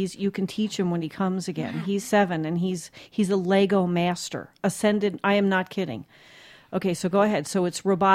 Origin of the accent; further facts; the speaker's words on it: New Jersey, United States; Okay, and I'm from New Jersey. I can usually keep up.